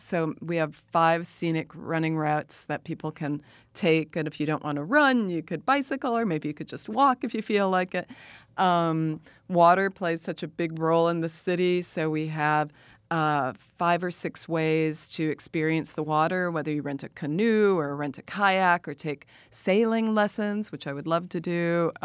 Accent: South Bend, Indiana, United States; I'm born and raised in South Bend, Indiana, but I went to school in New York City, NYU, to study drama and theater.

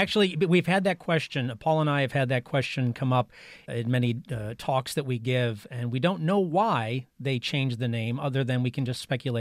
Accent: New York, United States; But we're both from the Western New York area, and I've spent a lot of time in the Alleghenies

